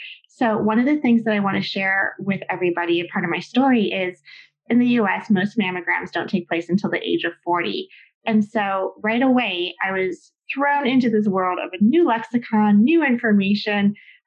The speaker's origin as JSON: {"language": "English", "town": "Boston", "region": "Massachusetts", "country": "United States", "said": "we're both from Boston and we can just Google"}